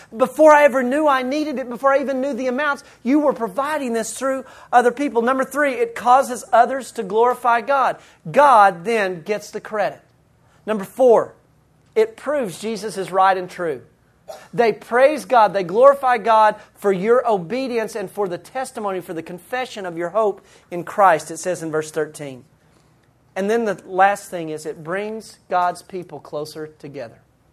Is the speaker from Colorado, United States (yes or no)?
no; Lubbock, Texas, United States; But because it sounds like Lubbock and we're from Lubbock, that's what they call it.